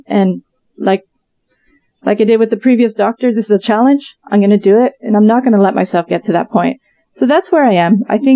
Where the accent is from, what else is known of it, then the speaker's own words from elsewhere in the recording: Canada; now in Japan; There were some things that happened that it made me have to go back to Canada. And when I was back in Canada